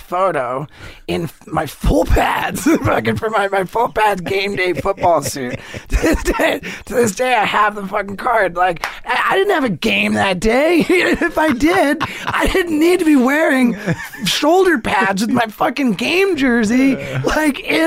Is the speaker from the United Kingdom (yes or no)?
yes; England, United Kingdom; born there; I'm triple national. I have Canadian citizenship because my mom was born in Canada. I was born in England, so I'm British, and my dad was born in America.